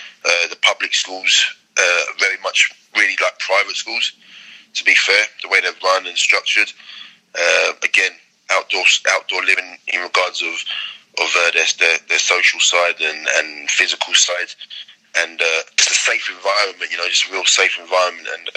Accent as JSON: {"language": "English", "town": "Slough", "region": "South East England", "country": "United Kingdom", "tie": "born or raised there", "moved": "as an adult", "lives_now": "Australia", "said": "being born and bred in Slough, and that's where my home comforts are."}